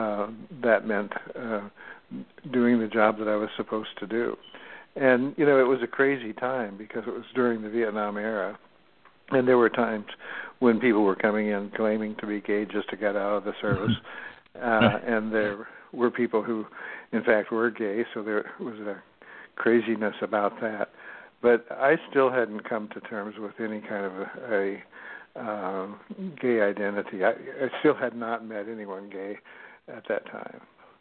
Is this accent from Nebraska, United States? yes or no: yes; Nebraska, United States; He grew up in Idaho and I grew up in Nebraska, but we grew up at the same time.